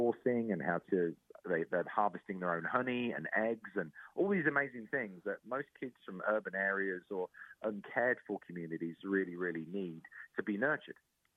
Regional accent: New York, United States; So I'm like, this is what I want to build in New York, because this is my home state and this is where I've landed.

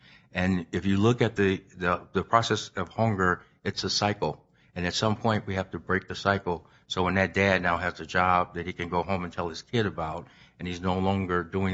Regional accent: Chicago, Illinois, United States; and I am from Chicago, so you don't sit along, but we're a good neighbor.

